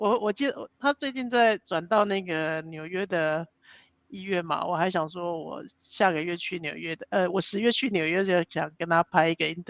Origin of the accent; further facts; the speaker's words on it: Taiwan; 觉得我是台湾人